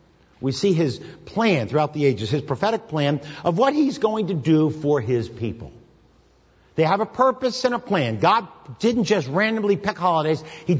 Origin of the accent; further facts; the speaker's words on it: Philadelphia, Pennsylvania, United States; Very seldom did I get to see my Philadelphia Phillies play. I'm from Philly